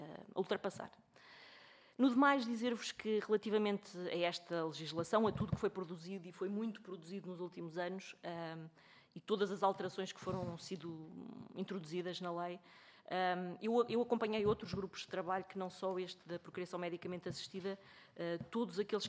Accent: Guarda, Portugal; Eu estou muito em Lisboa, mas eu sou do Norte, sou do Distrito da Guarda.

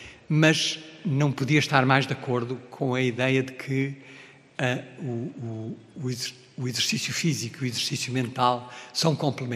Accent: Mozambique; born there; Eu nasci em Moçambique

